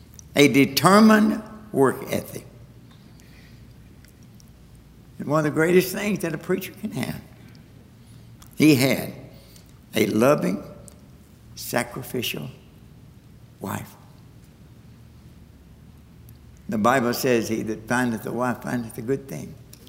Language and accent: English; Tennessee, United States; I'm from Eastern Tennessee. We have lots of trees. We have lots of grass, a lot of flowers, you know, everything.